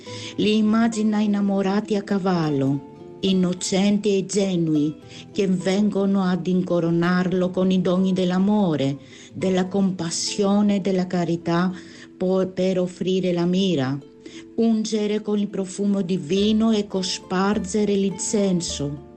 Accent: Greece; Italian is a second language; now in Italy; e sono greca.

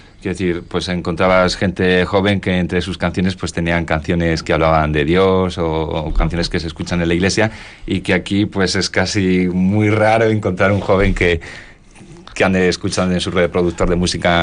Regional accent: Madrid, Community of Madrid, Spain; born there; now in Vitoria, Spain; yo para empezar nací en Madrid, luego me fui a vivir a Elgin, Albacete, y he estado aquí en Vitoria.

